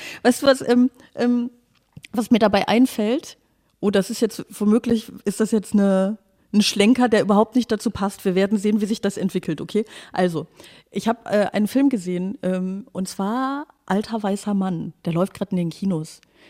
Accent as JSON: {"language": "German", "town": "Aachen", "region": "North Rhine-Westphalia", "country": "Germany"}